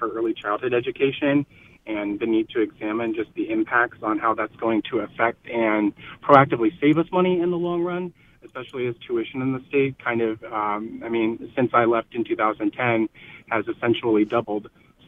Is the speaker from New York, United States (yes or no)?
no; Sioux Falls, South Dakota, United States; And I love the sense of community that we have in Sioux Falls and in South Dakota in general.